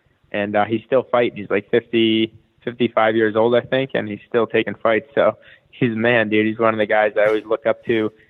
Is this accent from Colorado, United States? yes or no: no; Boston, Massachusetts, United States; moved away as an adult; also born or lived in Providence, Rhode Island; Yeah, I grew up in Boston until I was 20. You know, I was in Boston until I was like 19. Then for 2 years, I went to Providence, Rhode Island, to go to culinary.